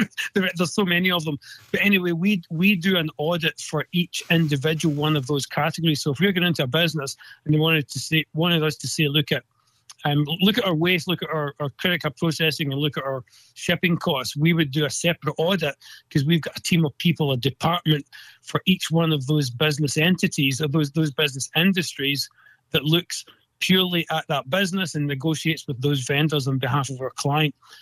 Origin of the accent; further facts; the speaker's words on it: Scotland, United Kingdom; accent: Scottish; moved away as an adult; now in Tampa, United States; I'm originally from Scotland. Anybody that hears the accent, I'm a Scottish person living in Tampa Bay in Florida. I came to the country in January 2011 with my wife and my four-year-old and seven-year-old son.